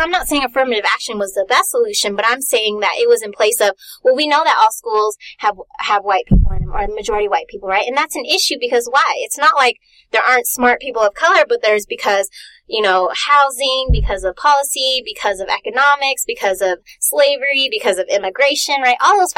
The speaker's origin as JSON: {"language": "English", "region": "California", "country": "United States", "said": "Well, I'm from the Bay, actually."}